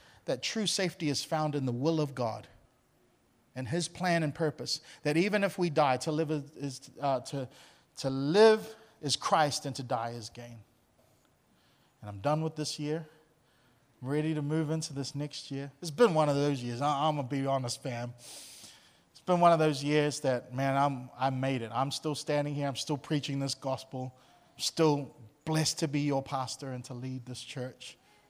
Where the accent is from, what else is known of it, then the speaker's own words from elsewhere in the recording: New Zealand; now in Australia; Look, I grew up in New Zealand. We grew up, like, yeah, we'll fight together in a war.